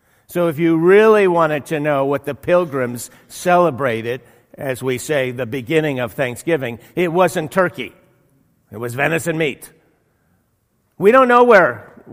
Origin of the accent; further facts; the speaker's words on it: New York City, New York, United States; And since I'm from New York City, this is a big tradition.